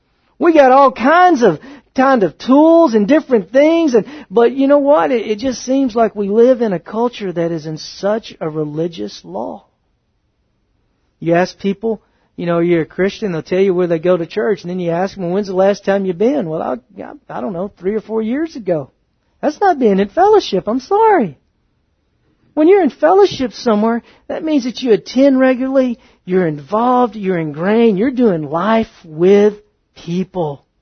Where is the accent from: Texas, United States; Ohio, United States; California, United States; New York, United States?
Texas, United States; I'm from the South, and I am from Northeast Texas, that is overly religious.